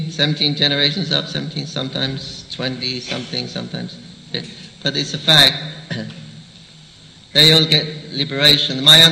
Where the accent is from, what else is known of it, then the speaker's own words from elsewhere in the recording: England, United Kingdom; I said, I'm having a problem identifying myself as an Englishman.